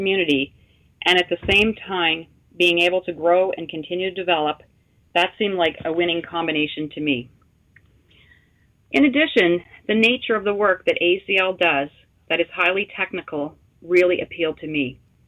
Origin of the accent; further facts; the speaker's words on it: Ontario, Canada; I was born and raised here in the Ottawa Valley, so I'm very proud of my roots and to be able to give back to the community that has given me so much. Growing up, I grew up here in the Valley on a family farm